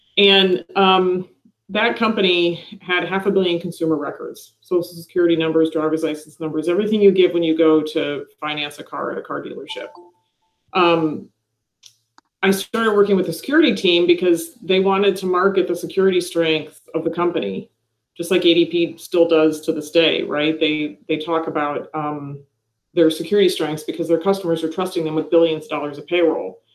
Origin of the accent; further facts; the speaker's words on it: Detroit, Michigan, United States; also born or lived in Europe; now in Austin, United States; I come from the Detroit area.